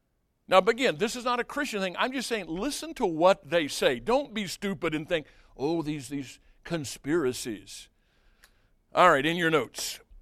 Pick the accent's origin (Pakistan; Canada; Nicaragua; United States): United States; I can speak on this because I am an American